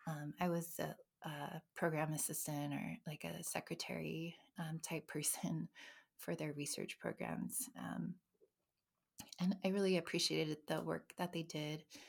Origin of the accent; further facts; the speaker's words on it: Kentucky, United States; born there; eventually she moved to Kentucky to be with him, and they got married in Kentucky. And so that's how I was born in Kentucky.